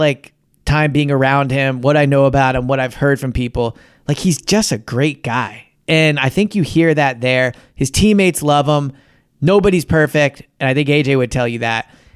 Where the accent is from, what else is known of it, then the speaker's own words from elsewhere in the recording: Philadelphia, Pennsylvania, United States; like growing up in Philly